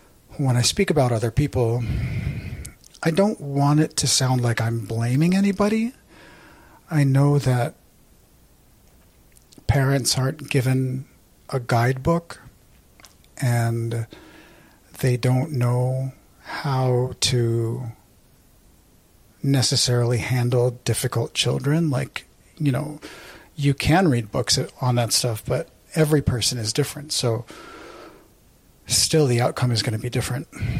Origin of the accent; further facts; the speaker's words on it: Philippines; And being Filipino, we have the best of both worlds.